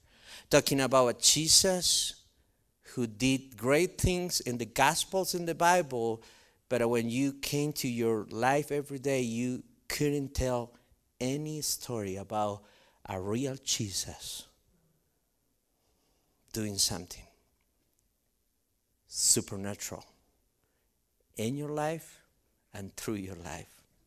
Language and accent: English; Argentina; moved away as an adult; now in United States; And when we came from Argentina to this country to be missionaries here, you know, I received the Lord through a missionary who Foursquare sent to Argentina.